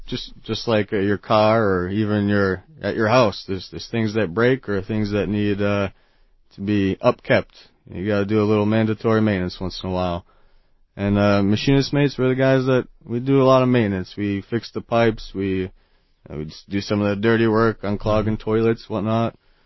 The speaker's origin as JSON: {"language": "English", "town": "Woburn", "region": "Massachusetts", "country": "United States", "said": "Originally, I'm from Massachusetts, about 15 minutes north of Boston, a town called Woburn."}